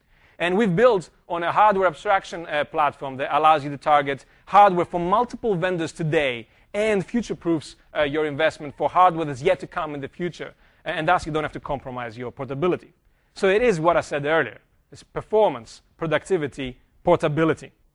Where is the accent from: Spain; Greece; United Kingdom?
Greece; accent: Greek; English is a second language; I had to do that because my accent comes from Greece. That's where I come from.